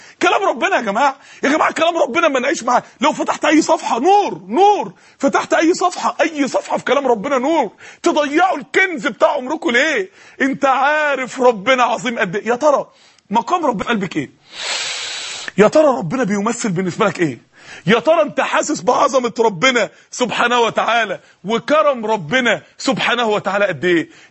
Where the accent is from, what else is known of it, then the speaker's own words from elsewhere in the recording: Egypt; يعني ايام ما كانت عندنا في مصر البنتاجون طلعت